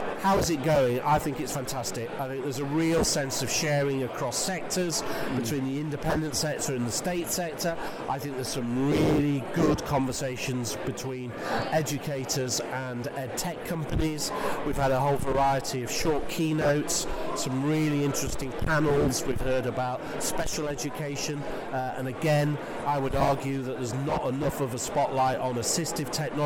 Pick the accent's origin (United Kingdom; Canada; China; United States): United Kingdom; Brighton, South East England; host the event here at Brighton College, in my hometown of Brighton, which is fantastic.